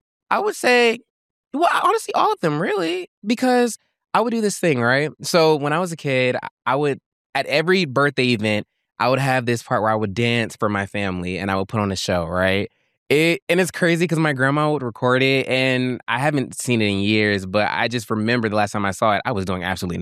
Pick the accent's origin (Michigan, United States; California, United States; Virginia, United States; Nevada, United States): Virginia, United States; Fairfax; born there; now in Atlanta, United States; I wasn't born in Atlanta. I was born in Virginia.